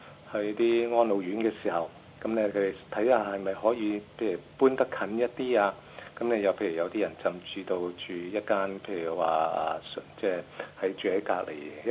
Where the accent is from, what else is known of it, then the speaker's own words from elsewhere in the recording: China; 我諗佢同我哋中國人都係一樣嘅。